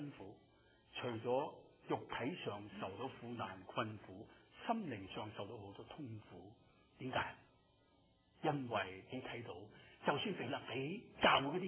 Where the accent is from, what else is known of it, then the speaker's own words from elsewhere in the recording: China; 哇，我们中国人讲钱就失感情，尤其我们教会讲钱不熟灵的。